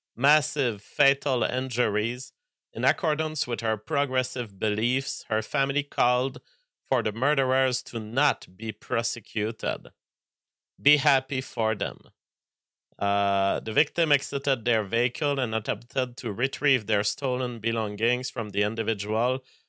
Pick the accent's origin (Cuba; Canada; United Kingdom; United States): Canada; it's still a too southern for me as a Canadian.